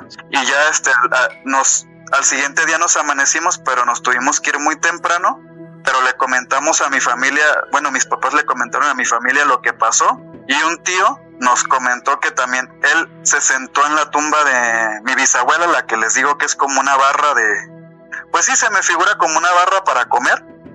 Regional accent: Guerrero, Mexico; now in Morelia, Mexico; Yo soy del estado de Guerrero, pero ahorita los escucho de Morelia, Michoacán, aquí trabajo.

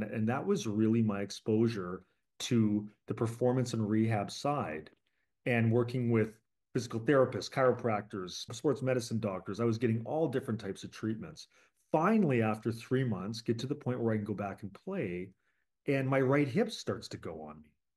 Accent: Canada; I grew up in sports. So I'm from Canada, and like, you know, every Canadian plays hockey.

